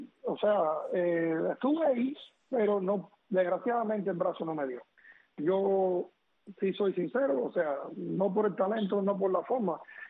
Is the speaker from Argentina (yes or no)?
no; Cuba; Como cubano al fin y latino